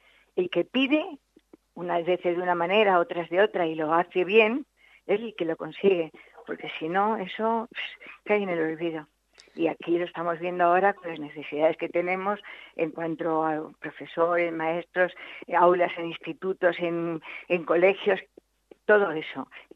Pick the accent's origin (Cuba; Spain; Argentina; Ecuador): Spain; Madrid, Community of Madrid; Yo venía de Madrid, yo soy de Madrid